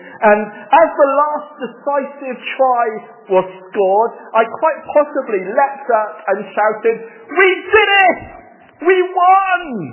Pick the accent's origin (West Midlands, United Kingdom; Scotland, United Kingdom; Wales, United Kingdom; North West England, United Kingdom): Wales, United Kingdom; Because I'm Welsh, have I mentioned that?